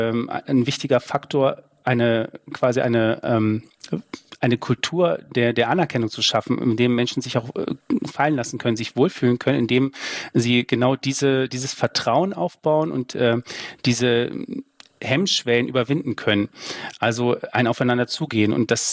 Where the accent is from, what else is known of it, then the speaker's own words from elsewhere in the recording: Saxony, Germany; Das weiß ich als Sachse auch.